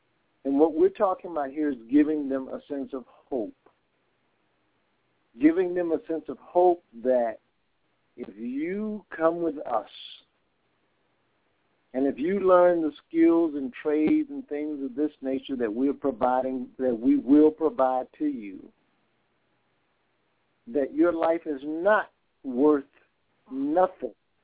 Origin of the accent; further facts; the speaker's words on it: Texas, United States; I grew up in Texas